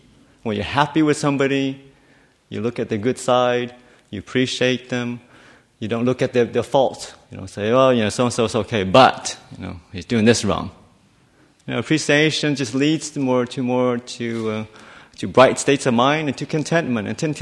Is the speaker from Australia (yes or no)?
yes; Australia; also born or lived in Thailand; I was born in Thailand, that's why I ordained, but certainly grew up in Australia